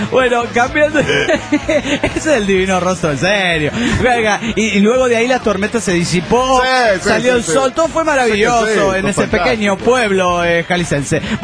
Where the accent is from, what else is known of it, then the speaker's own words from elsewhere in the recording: Bogotá, Colombia; de Bogotá, Colombia.